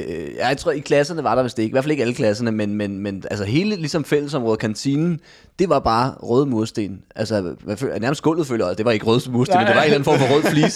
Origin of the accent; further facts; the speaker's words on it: Hedehusene, Capital Region of Denmark, Denmark; Og så sagde jeg, yes, om jeg er fra Vestegnen.